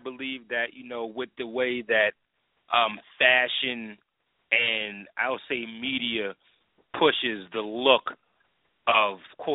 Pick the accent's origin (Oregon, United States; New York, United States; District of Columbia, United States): New York, United States; You know, growing up in New York, you know, I had like, you know, Puerto Rican chicks